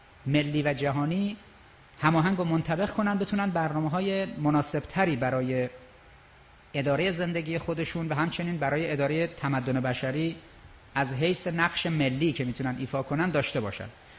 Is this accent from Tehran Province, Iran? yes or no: yes; Tehran, Tehran Province, Iran; born there; بله یه متولد تهرانم.